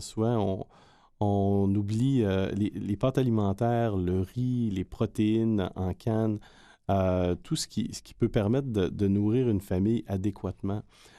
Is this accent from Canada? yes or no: yes; Quebec, Canada; Moi, je viens de la région de Gaspésie.